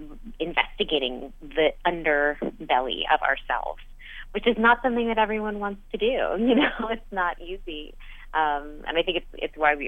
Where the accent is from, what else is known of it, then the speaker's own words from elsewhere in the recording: New York, United States; So I'm from New York. Just outside the city in Westchester County.